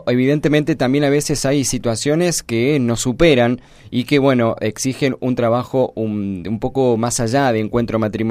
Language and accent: Spanish; Córdoba, Argentina; nosotros somos de Córdoba Capital